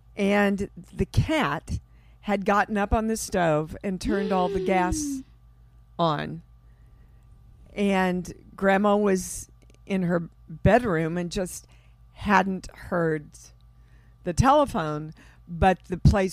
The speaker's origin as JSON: {"language": "English", "town": "Kansas City", "region": "Missouri", "country": "United States", "tie": "born or raised there", "said": "Kansas City."}